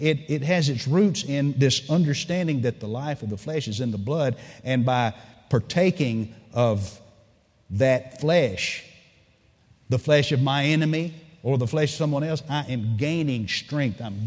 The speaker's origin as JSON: {"language": "English", "country": "United States", "tie": "born or raised there", "said": "We grew up here in America. We all know about the American Indian, blood brother."}